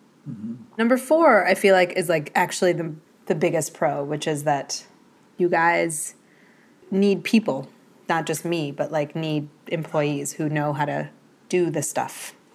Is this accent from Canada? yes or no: no; Iran; Like the immigrant in me is just like, what are you thinking? We came from Iran.